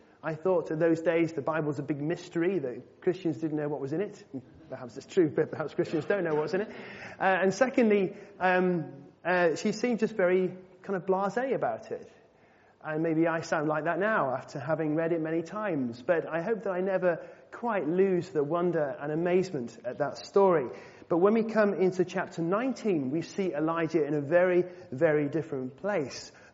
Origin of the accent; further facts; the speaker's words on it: Macclesfield, North West England, United Kingdom; accent: largely gone; My accent is largely gone, but I'm actually from the northwest. I come from Cheshire, in Macclesfield, on the edge of the Peak District.